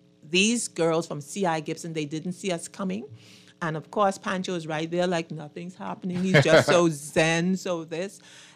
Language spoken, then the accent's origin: English; Fox Hill, New Providence, Bahamas; And I was from Foxhill.